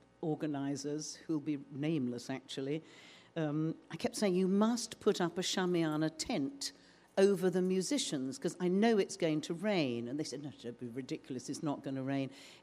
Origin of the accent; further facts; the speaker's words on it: London, United Kingdom; I'm from London, it rains all the time, so I'm kind of used to it.